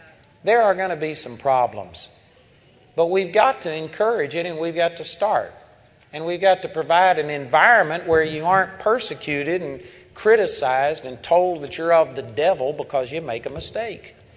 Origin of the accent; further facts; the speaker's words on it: Texas, United States; accent: Texas; by the time it gets through my brain and through my Texas accent, it just comes out me.